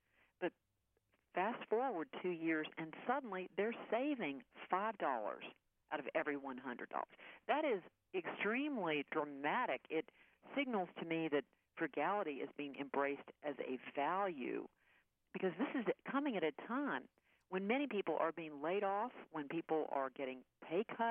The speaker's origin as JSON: {"language": "English", "country": "United States", "said": "as an American, I'm very much influenced by American values, American popular culture."}